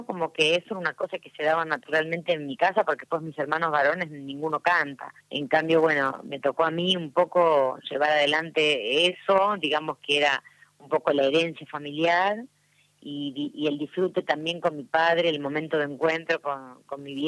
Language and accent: Spanish; Tierra del Fuego, Argentina; born there; now in Buenos Aires, Argentina; cantora de música criolla argentina. Nací en Tierra del Fuego, vivo en Buenos Aires.